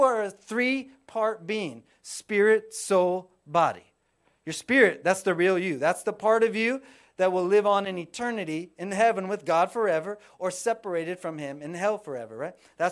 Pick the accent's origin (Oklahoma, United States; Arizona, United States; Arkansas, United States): Oklahoma, United States; We don't need them here in Florida because it's always hot. But I grew up in Oklahoma, and we get winter there.